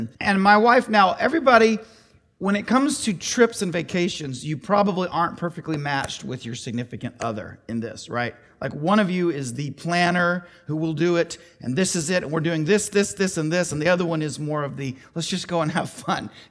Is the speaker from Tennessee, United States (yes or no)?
yes; Chattanooga, Tennessee, United States; also born or lived in Memphis / Southern California; I was born in Tennessee, although on the western side, in Memphis. Spent some years in Memphis, moved here, spent most of my childhood in this area, Chattanooga area